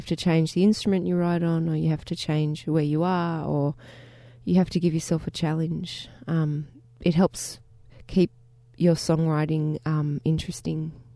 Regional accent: Gosford, New South Wales, Australia; now in Melbourne, Australia; I grew up in Gosford, actually, so I'm used to being not in a city

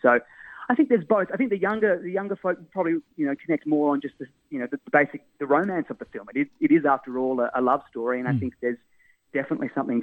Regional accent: Perth, Western Australia, Australia; I mean, I'm from Perth, Western Australia originally, and spent a lot of time down in Fremantle.

